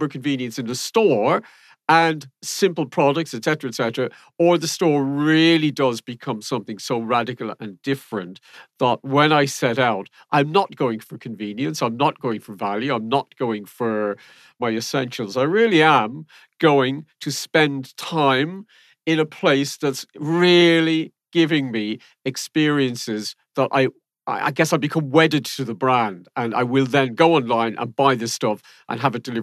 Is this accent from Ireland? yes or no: yes; Ireland; Or is that just me ranting and being Irish?